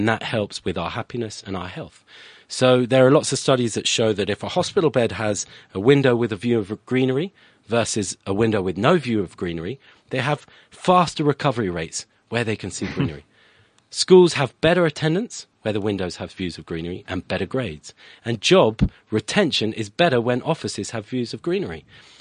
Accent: United Kingdom; yeah. I'm British, but it is a French name.

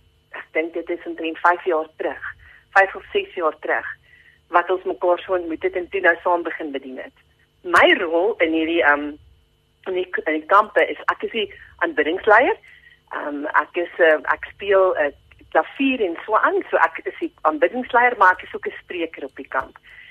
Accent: Witbank, Mpumalanga, South Africa; Ek kom van Witbank af daar in Mpumalanga, het ek groot geword in die huis van … En ek het een sissie ook, Cornelis, sy is ook daar van Witbank af, en ons het groot geword in die huis waar die Here gedien is.

